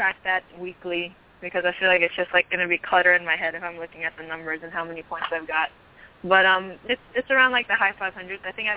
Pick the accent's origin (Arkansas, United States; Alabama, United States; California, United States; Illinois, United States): California, United States; Los Angeles; Well, I'm from the San Gabriel Valley in LA.